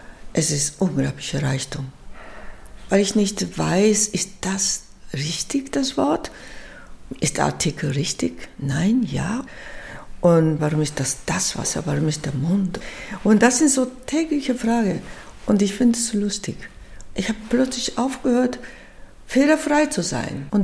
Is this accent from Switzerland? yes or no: no; Japan; Und bei uns, also ich komme aus Japan, war meine Kindheit die Natur das Gegenteil.